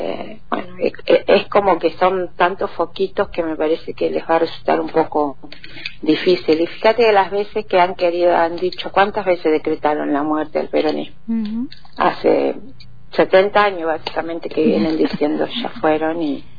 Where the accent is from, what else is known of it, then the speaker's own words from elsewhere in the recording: Cutral Có, Neuquén, Argentina; yo vengo de Cutralcó